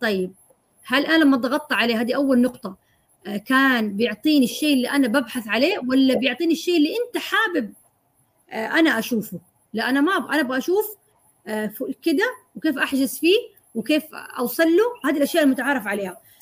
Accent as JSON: {"language": "Arabic", "country": "Saudi Arabia", "said": "طبعا انا سعوديه، فبس في مناطق انا ما اعرف يعني كيف عاداتها ولا تقاليدها"}